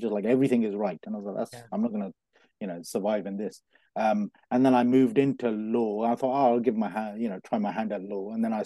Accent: Coventry, West Midlands, United Kingdom; also born or lived in London; I was born in Coventry, born and bred in Coventry. Spent my life here until I moved to London and started a marketing degree.

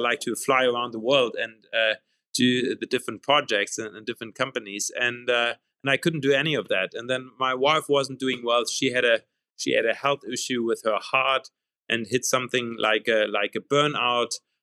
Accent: Germany; growing up in Germany.

